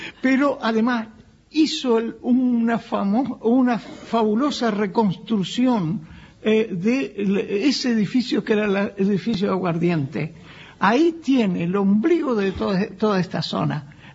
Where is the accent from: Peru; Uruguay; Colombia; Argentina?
Argentina; Pampas